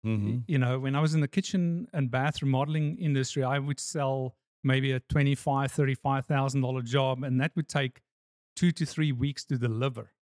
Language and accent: English; South Africa; So I grew up in South Africa, learned to do photography professionally at age 13, went into the army.